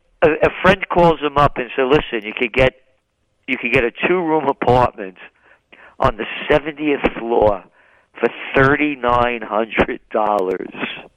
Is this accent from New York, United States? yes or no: yes; Bronx, New York, United States; born there; I'm me because I'm a guy born in the Bronx, born to be free. And this is my country.